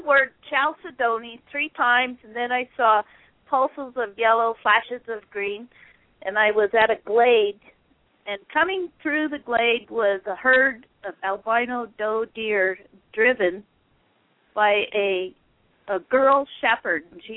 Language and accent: English; Wyoming, United States; From Wyoming.